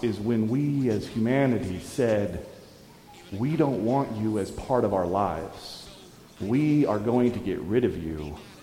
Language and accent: English; Pacific Northwest, United States; I grew up Presbyterian. I grew up in churches in the Pacific Northwest.